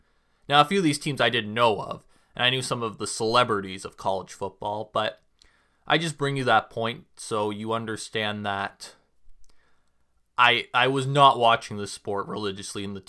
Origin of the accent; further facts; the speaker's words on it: Canada; So because I'm from Canada, I think I have a little bit of a different perspective on the sport because I didn't grow up with a lot of people watching it around me.